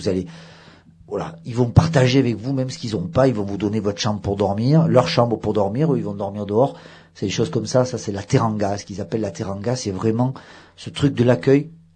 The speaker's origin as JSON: {"language": "French", "town": "Avignon", "region": "Provence-Alpes-Côte d'Azur", "country": "France", "said": "comme vous l'avez entendu dans l'accent et comme l'a dit Chloé, à l'origine on est d'origine d'Avignon, donc Provence"}